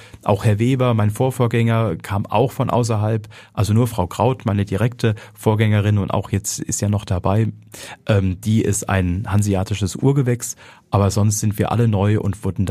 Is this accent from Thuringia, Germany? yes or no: yes; Thuringia, Germany; moved away as an adult; also born or lived in Heidelberg / Paris / Berlin; now in Hamburg, Germany; Ich bin in Thüringen aufgewachsen, bin dann dort aber mit 18 Jahren weggezogen zum Studium nach Heidelberg, nach Paris, habe dann mehr oder weniger 10 Jahre in Berlin gelebt und dann hatte ich die Gnade des Schicksals, nach Hamburg gerufen zu werden